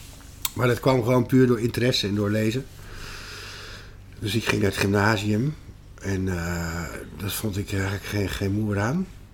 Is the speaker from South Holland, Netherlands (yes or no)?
yes; Schiedam, South Holland, Netherlands; Ik kom uit Schiedam. Dat mag eigenlijk niemand weten.